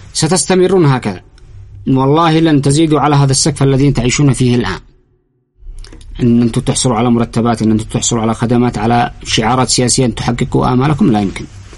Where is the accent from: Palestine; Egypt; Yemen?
Yemen; ونحن كلهم أبناء اليمن كلهم من أقصى إلى أقصى